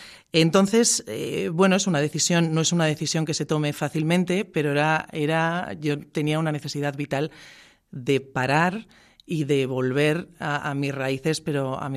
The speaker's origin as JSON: {"language": "Spanish", "region": "La Rioja", "country": "Spain", "tie": "born or raised there", "moved": "as an adult", "said": "soy una chica, una mujer de provincia, nací en La Rioja"}